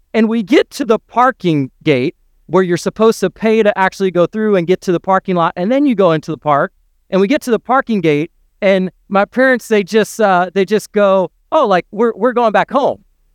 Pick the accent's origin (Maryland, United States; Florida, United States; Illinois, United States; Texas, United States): Florida, United States; Orlando; also born or lived in New Orleans / Arkansas; In fact, when I was in fifth grade, my family moved here to Orlando, Florida. And we moved from New Orleans, and then we lived in Arkansas for a year, and then we moved here